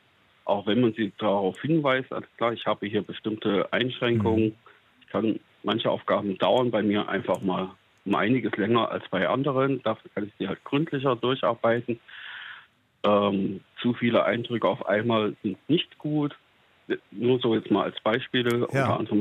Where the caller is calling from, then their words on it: Weimar, Thuringia, Germany; ich komme aus Weimar in Thüringen